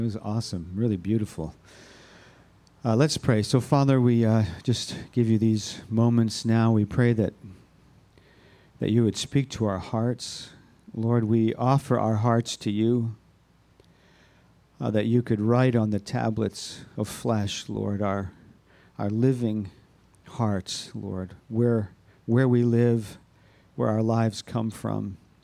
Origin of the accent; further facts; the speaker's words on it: Burnt Hills, New York, United States; I grew up in Burnt Hills, New York, on Good Street, corner of Good Street and Forest Road.